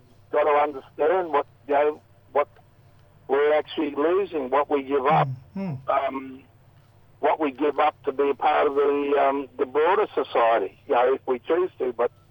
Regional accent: Cunnamulla, Queensland, Australia; from Cullamulla, southwest Queensland, Murray.

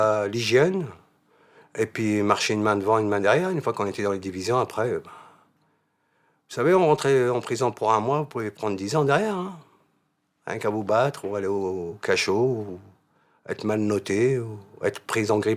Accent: France; depuis 1856, je suis français. Et j'ai toujours été français. Ma famille a toujours été française.

